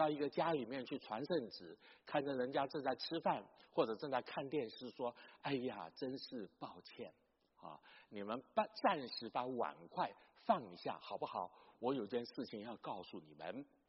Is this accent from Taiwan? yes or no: yes; Chiayi, Taiwan; 我在台湾的南部嘉义长大